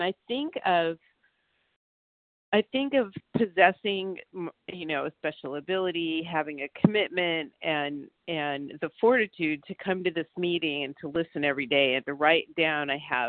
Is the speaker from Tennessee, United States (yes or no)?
no; California, United States; I'm from Southern California.